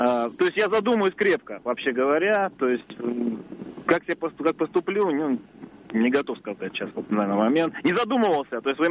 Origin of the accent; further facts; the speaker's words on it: Moscow, Russia; я из Москвы.